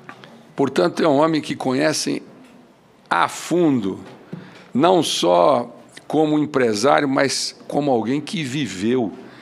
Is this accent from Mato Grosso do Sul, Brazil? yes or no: yes; Corumbá, Mato Grosso do Sul, Brazil; Corumbá, minha terra, que não é muito longe da terra do ESE, que é Bela Vista.